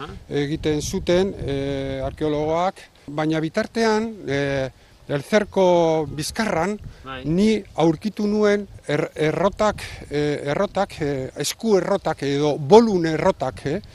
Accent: Zalla, Basque Country, Spain; ni zailakoa naiz. Orduan, bueno, nire herria da eta nire mendia

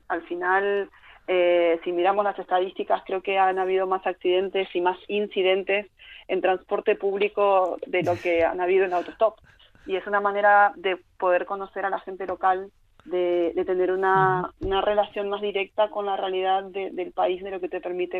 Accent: Argentina; yo vengo de Argentina, la situación económica nuestra nunca es favorable

